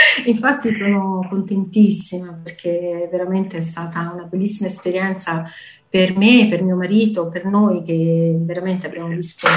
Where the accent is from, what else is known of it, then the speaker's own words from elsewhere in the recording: Abruzzo, Italy; Io vengo dall'Abruzzo, dalla provincia di Teramo, quindi sono abbastanza vicino, no, sono vicinissima, devo dire.